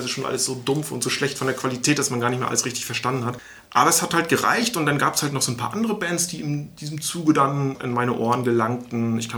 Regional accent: Northern Germany, Germany; als Norddeutscher bin ich ja, was Altbier anbelangt, völlig ahnungslos.

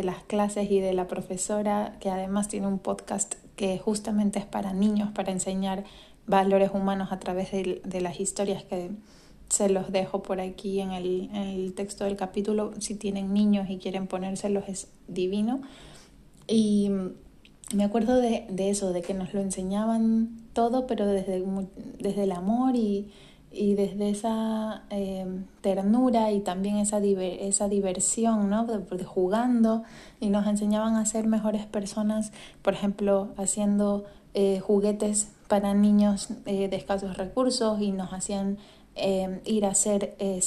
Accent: Guayaquil, Guayas, Ecuador; yo vivía en Ecuador, yo soy de Ecuador. En Ecuador casi no había solo un estudio de yoga en toda la ciudad, en Guayaquil.

